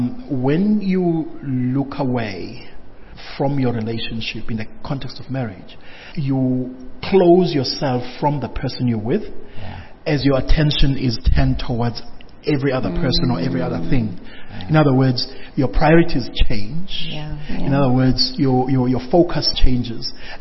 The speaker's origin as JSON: {"language": "English", "town": "Port Elizabeth", "region": "Eastern Cape", "country": "South Africa", "said": "when we go home to PE, I'm from Port Elizabeth"}